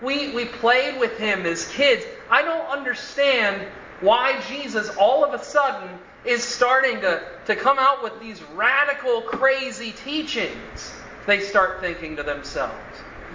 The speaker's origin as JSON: {"language": "English", "region": "Florida", "country": "United States", "tie": "born or raised there", "also_born_or_lived": "Texas", "said": "I grew up in Central Florida and graduated from high school here. And then I moved out to Texas."}